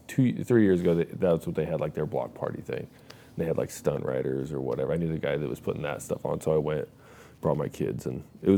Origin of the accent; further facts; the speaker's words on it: Nampa, Idaho, United States; now in Boise, United States; Well, I was born and raised in Nampa. And then when I got married, we moved to Boise.